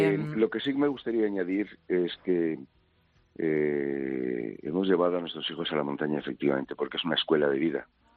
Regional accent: Azpeitia, Basque Country, Spain; Yo soy de Azpeitia, claro. De una localidad guipuzcoana cerquita de San Sebastián.

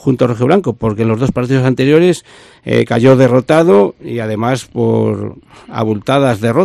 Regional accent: Zamora, Castile and León, Spain; ya sabes cómo somos los zamoranos en particular, que aquí pasamos del blanco al negro en nada

